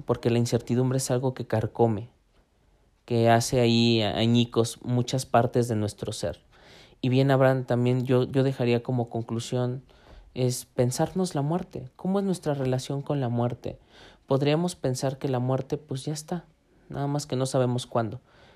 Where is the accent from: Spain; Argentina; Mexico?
Mexico; nosotros como mexicanos festejamos la muerte para no temerle.